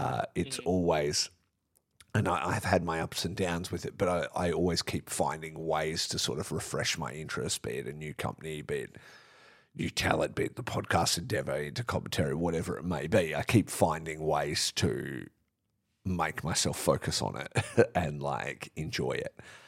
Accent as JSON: {"language": "English", "country": "Australia", "tie": "born or raised there", "said": "I was growing up in Australia and it wasn't even on TV here, you know, when I was younger."}